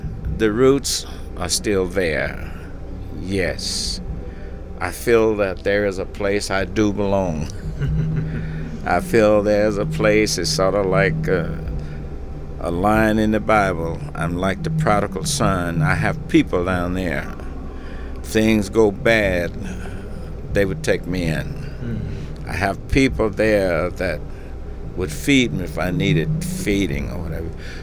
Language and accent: English; Indianola, Mississippi, United States; also born or lived in Itta Bena; I claim Indianola because I grew up in Indianola, which was not very far from there.